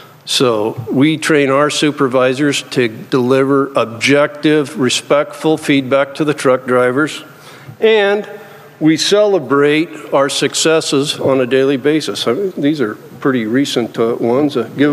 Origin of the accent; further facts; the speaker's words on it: Wyoming, United States; You know, I'm from Wyoming, and I used to train colts to lead.